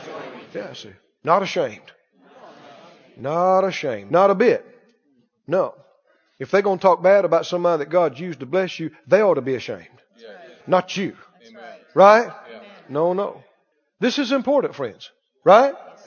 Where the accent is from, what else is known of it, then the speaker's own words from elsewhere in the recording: the South, United States; The word that comes to my, I'm from the South.